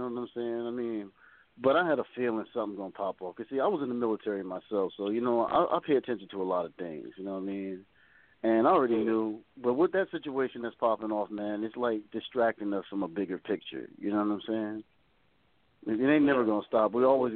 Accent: Virginia, United States; Yeah, I'm from Virginia. You know, I'm from Virginia, bro. You know what I mean? So

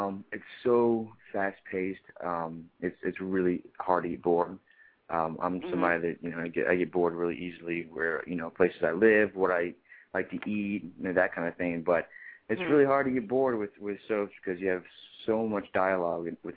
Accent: Austin, Texas, United States; born there; also born or lived in Fort Lauderdale, Florida / Augusta, Georgia; I was born in Austin, Texas. Then I moved to Fort Lauderdale, Florida. I was there for about 7 years.

